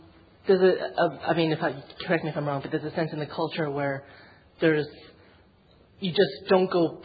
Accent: Canada; now in United Kingdom; As a Canadian coming to Britain, I was very impressed

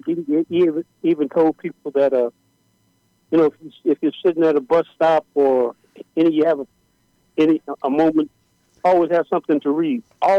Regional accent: Louisiana, United States; born there; Yeah, but you know, I was born in Louisiana, and Marcus Garvey's biggest followers was in Louisiana, and I was really influenced by Garvey.

